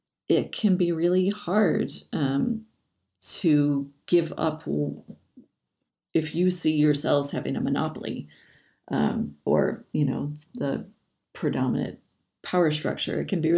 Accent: Michigan, United States; as in the town where I grew up in Michigan, we drove by and they've got a big Hanukkah

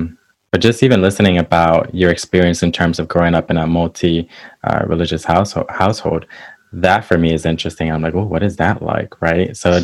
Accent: United States; I grew up in mostly in the United States. I didn't grow up in Puerto Rico, like my cousins did.

